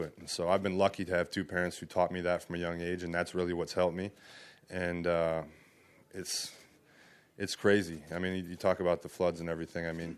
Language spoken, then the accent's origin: English; Wisconsin, United States; So I grew up in Wisconsin. There's a lot of sprint car racing in Wisconsin, and I did. My family and I would go up north a lot back home and watch sprint cars, and that was awesome.